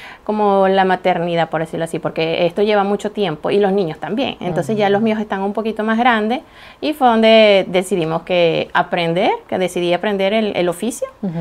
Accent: Barquisimeto, Lara, Venezuela; moved away as an adult; Soy venezolana de la ciudad musical de Venezuela, que es Barquisimeto. Nací en diciembre del 83.

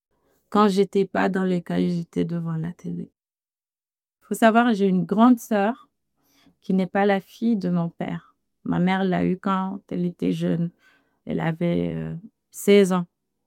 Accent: Lyon, Auvergne-Rhône-Alpes, France; J'ai deux frères et deux sœurs. Je suis lyonnaise. J'avais un père allemand

